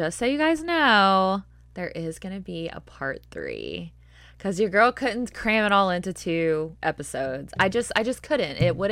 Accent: the South, United States; accent: Southern; It's like my brain and my Southern accent.

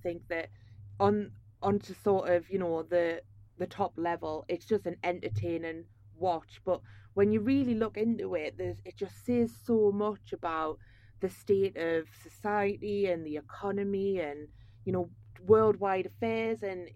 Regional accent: North East England, United Kingdom; from like Tyneside. And there, like, you'd never get in the back of a taxi. Like, you sit up front with the driver.

